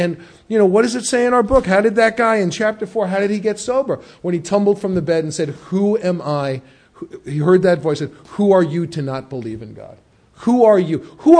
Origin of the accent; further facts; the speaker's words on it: New York, United States; Now, I'm a New York Jew. I was brought up in the Bronx.